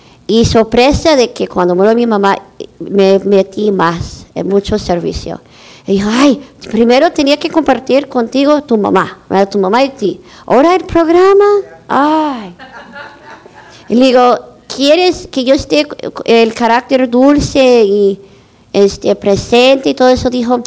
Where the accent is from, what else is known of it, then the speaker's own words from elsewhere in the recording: Los Angeles, California, United States; Ok, yo soy de Los Ángeles, Sherman Oaks.